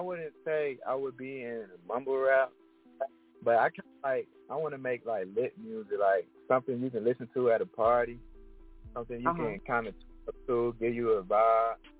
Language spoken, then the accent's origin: English; Atlanta, Georgia, United States; I'm from Atlanta, Georgia, more specifically Zone 4 over by Kemerton Road.